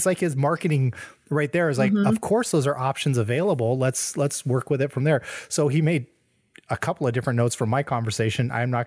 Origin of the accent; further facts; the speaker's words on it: San Diego, California, United States; I'm from San Diego. I used to live down near the beach, surfing, rollerblading, flying kites at Mission Bay